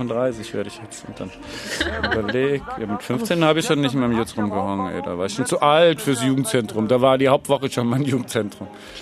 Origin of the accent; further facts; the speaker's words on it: Frankfurt, Hesse, Germany; Original als Frankfurter